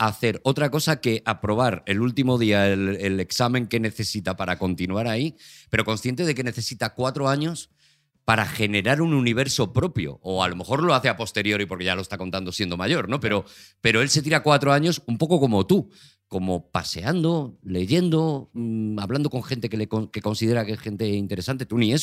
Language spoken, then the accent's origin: Spanish; Madrid, Community of Madrid, Spain; Yo soy de aquí, del Parque Calero, nada menos.